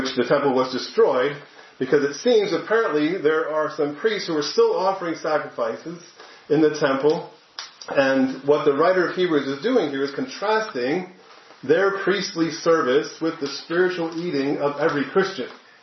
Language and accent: English; New Jersey, United States; So I grew up in the Northeast, New Jersey. Don't hold that against me.